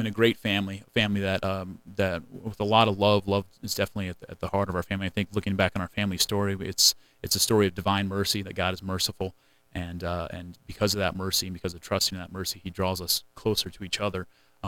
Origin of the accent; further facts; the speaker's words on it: Hawaii, United States; my family was in Hawaii at the time. I grew up in Hawaii